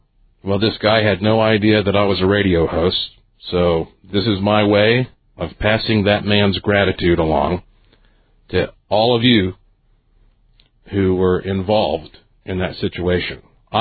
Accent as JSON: {"language": "English", "region": "North Carolina", "country": "United States", "said": "And I said, well, I'm from North Carolina. And he said, you're American? I said, yeah."}